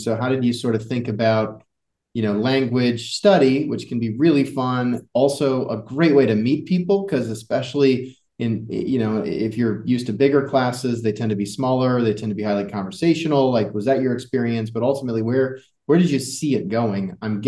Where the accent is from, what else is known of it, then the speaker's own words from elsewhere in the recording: Iowa, United States; I'm from Iowa, and it just isn't the same when you just hand.